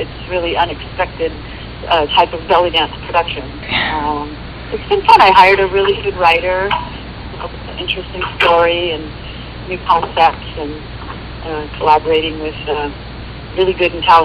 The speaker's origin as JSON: {"language": "English", "town": "Los Angeles", "region": "California", "country": "United States", "tie": "born or raised there", "said": "And, of course, my hometown, Los Angeles"}